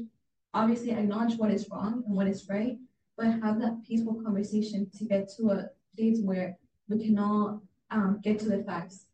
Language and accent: English; Mexico; now in United States; I grew up in Mexico, so I only saw Mexicans, and I very much resonated with that half of me. But when I came to America, I realized how diverse everything was.